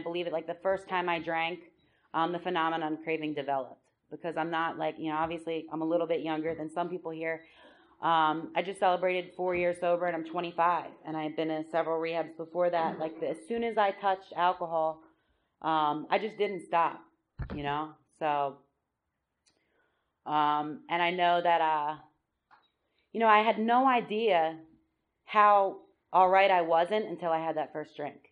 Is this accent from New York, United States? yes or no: no; New Jersey, United States; Like I said, I grew up in South Jersey.